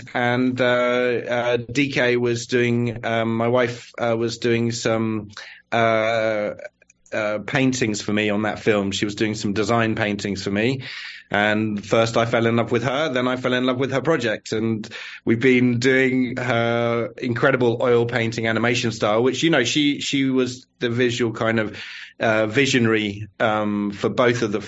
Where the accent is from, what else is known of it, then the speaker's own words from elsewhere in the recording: England, United Kingdom; growing up in rural England in the 1980s and the 1990s.